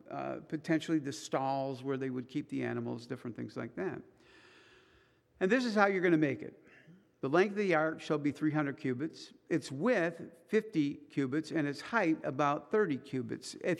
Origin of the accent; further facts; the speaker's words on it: Missouri, United States; I'm from Missouri, right? You guys know, just show me state.